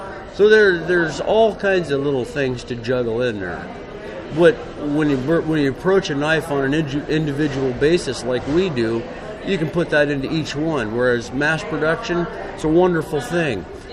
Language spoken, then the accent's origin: English; Montana, United States